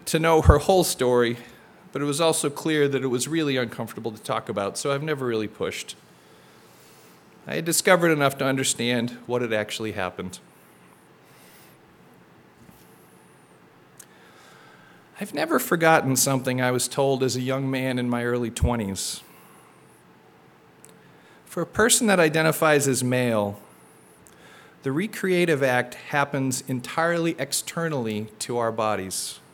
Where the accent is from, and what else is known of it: Massachusetts, United States; born there